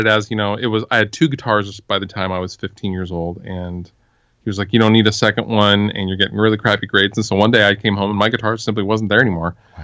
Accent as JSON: {"language": "English", "town": "Federal Way", "region": "Washington", "country": "United States", "tie": "born or raised there", "also_born_or_lived": "Renton", "lives_now": "Tacoma, United States", "said": "Yeah, I was born in Renton and raised in Federal Way."}